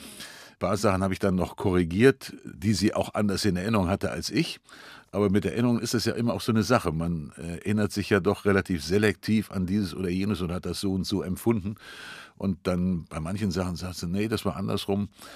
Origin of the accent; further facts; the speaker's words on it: Cologne, North Rhine-Westphalia, Germany; born there; Köln ist meine Heimatstadt. Hier bin ich geboren, zwar erst mit 13 Jahren wieder hierher gekommen, einfach kriegsbedingt.